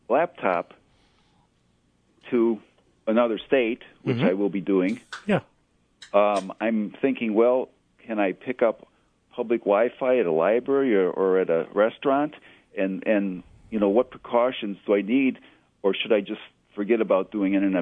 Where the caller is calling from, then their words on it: Rochester, New York, United States; Rochester.